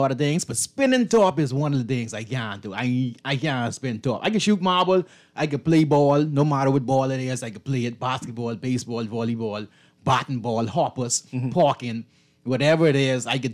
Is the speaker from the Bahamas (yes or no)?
yes; New Providence, Bahamas; Born on Hawkins Hill. No, I born on Hawkins. Born and raised on Hawkins. But before me, my mommy is a Long Island woman.